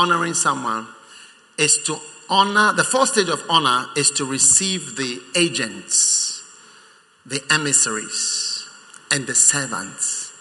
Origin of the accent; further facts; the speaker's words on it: Ghana; Me, I'm a Ghanaian.